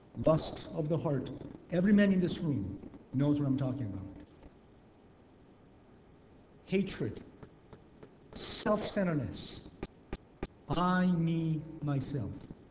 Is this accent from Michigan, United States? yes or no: yes; Michigan, United States; Back in 1989, Michigan, I grew up in Michigan.